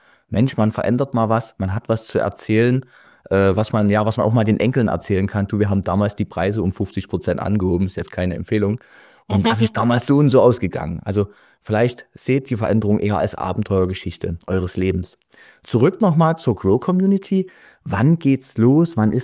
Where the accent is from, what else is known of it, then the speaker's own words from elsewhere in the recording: Leipzig, Saxony, Germany; Und das nehme ich als Leipziger euch jetzt nicht übel.